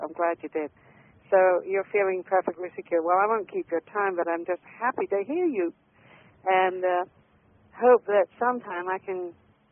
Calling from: California, United States; I'm calling from Northern California

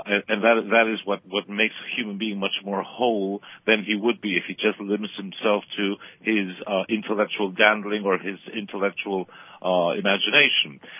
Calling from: Buenos Aires, Argentina; I'm bringing him from Argentina, which is very far away from America, from the capital city of Buenos Aires, where it's very cold right now here.

